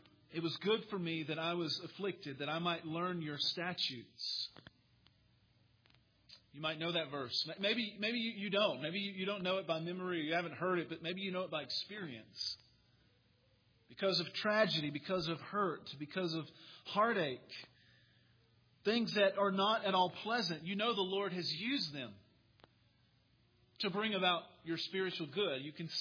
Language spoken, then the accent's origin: English; New York, United States; this week, we were in my hometown, in Nassau County, for a funeral.